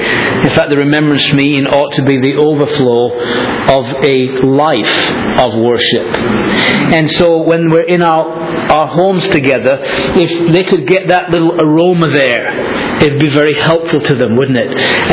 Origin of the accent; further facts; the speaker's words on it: Leeds, Yorkshire and the Humber, United Kingdom; We lived in Leeds, in England. That's where my hometown is.